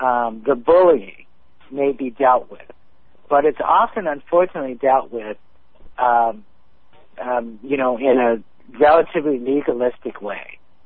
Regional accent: Maryland, United States; there are friends of mine who live here in my home state of Maryland

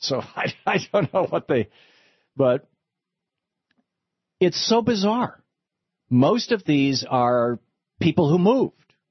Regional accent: Michigan, United States; moved away as an adult; also born or lived in New Hampshire / Georgia / Vermont / Oregon; I grew up in Michigan. When I was 27, Louise and I moved from Michigan to New Hampshire. We lived in New Hampshire for 5 years. Then we moved to Georgia.

